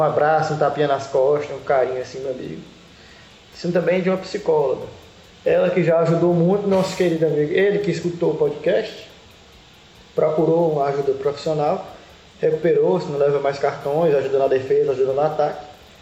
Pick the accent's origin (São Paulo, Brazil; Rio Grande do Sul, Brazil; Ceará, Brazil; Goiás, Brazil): Ceará, Brazil; É porque eu sou cearense, né, mano? Tem uma cabeça grande.